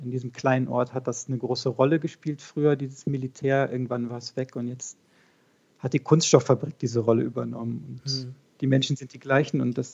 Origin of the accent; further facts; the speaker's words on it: North Rhine-Westphalia, Germany; in Nordrhein-Westfalen, in Ostwestfalen, wo ich aufgewachsen bin.